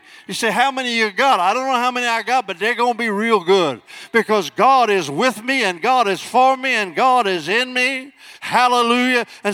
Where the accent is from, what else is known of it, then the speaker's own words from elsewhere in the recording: Mattoon, Illinois, United States; born there; I've got more faith now than I did when I was born in Mattoon, Illinois.